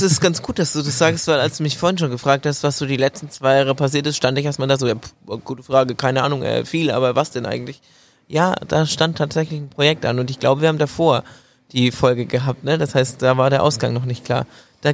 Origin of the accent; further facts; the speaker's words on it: Bamberg, Bavaria, Germany; born there; Mein Geburtsort ist die schöne Stadt Bamberg in Bayern.